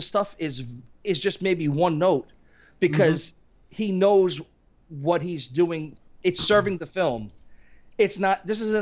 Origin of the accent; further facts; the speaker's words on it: New York, United States; accent: East Coast; So I always have that East Coast vibe. It's not, you could hear my voice. I'm from New York